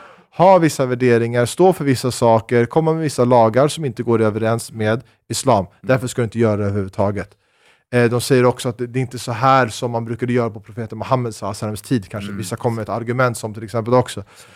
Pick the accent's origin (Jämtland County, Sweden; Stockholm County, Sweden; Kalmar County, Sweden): Stockholm County, Sweden; Danderyd; born there; Jag är lika mycket född i Sverige som du.